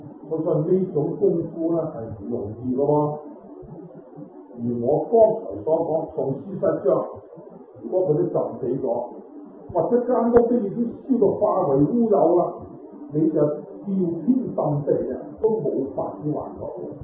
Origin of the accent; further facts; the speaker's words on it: Guangdong, China; 即系我哋广东人话嘅油炸鬼